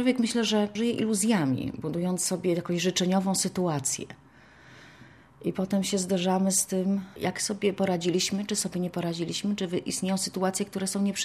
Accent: Szczecin, West Pomeranian Voivodeship, Poland; moved away as an adult; now in Gdańsk, Poland; ja pochodzę ze Szczecina, prawda? Wyjechałam tam mając 19 lat, tym zdając tutaj do Akademii Sztuk Pięknych w Gdańsku

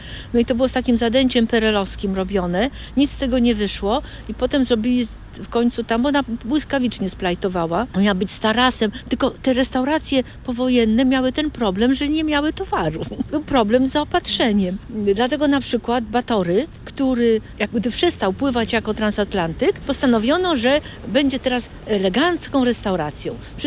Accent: Kamienna Góra, Lower Silesian Voivodeship, Poland; ja z Kamiennej Góry, to płakałam całą drogę

